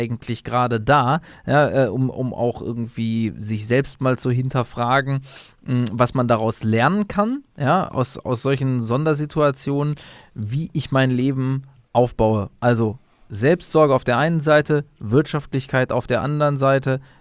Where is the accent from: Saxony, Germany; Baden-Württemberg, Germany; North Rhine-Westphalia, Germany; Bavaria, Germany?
North Rhine-Westphalia, Germany; Wir sind aus dem Pott.